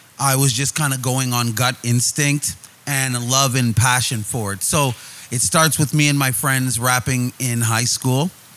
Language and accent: English; Halifax, Nova Scotia, Canada; So I come from Halifax, Nova Scotia. I lived there for 13 years. And I lived in a community where there wasn't really much urban music.